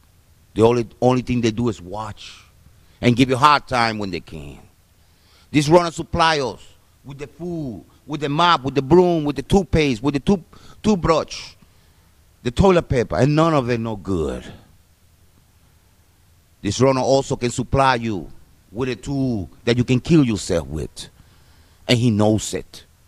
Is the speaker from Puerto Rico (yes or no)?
yes; Puerto Rico; I grew up in Puerto Rico. I have a mountain on the side, and if I walk 6 minutes to the south, I find myself in the most beautiful beach in the world